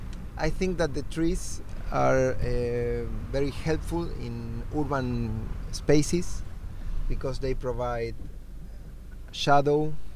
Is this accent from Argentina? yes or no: yes; Buenos Aires, Argentina; I am from Argentina, the city of Buenos Aires, and I'm 43 years old.